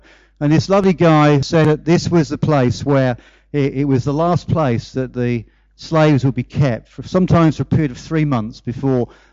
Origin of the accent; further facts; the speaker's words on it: Bristol, South West England, United Kingdom; he wouldn't have known I came from Bristol.